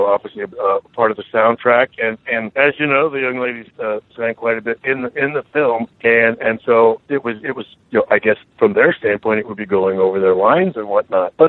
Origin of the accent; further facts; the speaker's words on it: Texas, United States; Well, you know, I'm from Texas. I'm a cowboy.